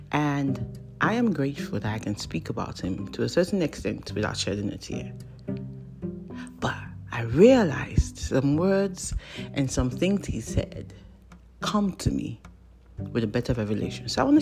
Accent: Idoani, Ondo, Nigeria; In Idoani, I am from Ishewa quarters. My family … is quite known, quite respected, quite awesome.

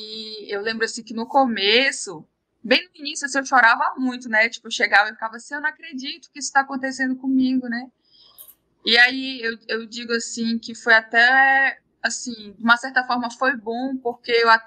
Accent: Tucuruí, Pará, Brazil; eu já fui convidada para dar aula na faculdade lá da minha cidade, né, em Tucuruí.

